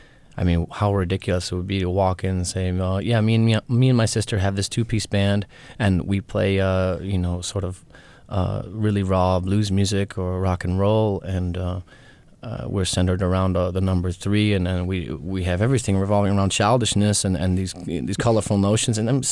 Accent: Detroit, Michigan, United States; I've sort of transferred it to my hometown, and I used it to talk about myself. I just changed to his location from Atlanta to Detroit.

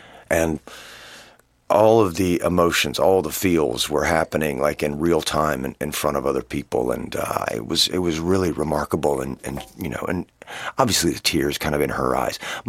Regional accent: Atlanta, Georgia, United States; I was raised in Atlanta, Georgia by my mother, with the help of her three sisters and my grandmother.

